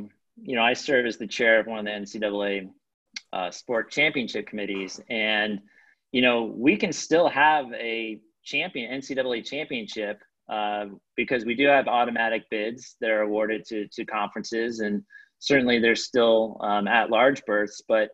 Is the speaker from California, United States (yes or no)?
yes; California, United States; Growing up in Orange County, South Orange County